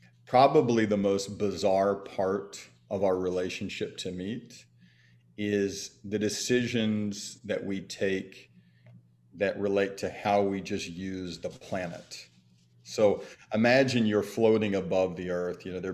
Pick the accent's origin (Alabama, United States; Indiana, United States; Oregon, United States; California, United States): Alabama, United States; Birmingham; I grew up in Birmingham, Alabama, just really focused on trying to be an athlete.